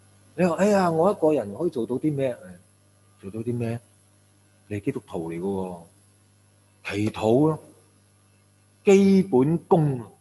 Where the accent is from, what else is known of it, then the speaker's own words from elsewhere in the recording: China; 或者呢即系我哋搵以前我哋中国人嗰啲卜卜斋啊咁啊。